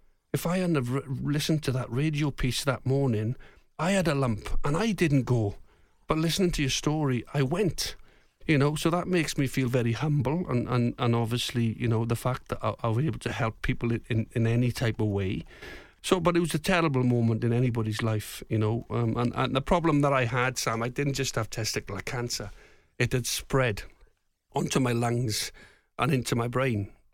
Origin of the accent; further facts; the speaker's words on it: Swansea, Wales, United Kingdom; I'm a Welsh speaker. I'm from Swansea, you know, I went to a Welsh-speaking school and I'm very patriotic. I'm a proud Welshman.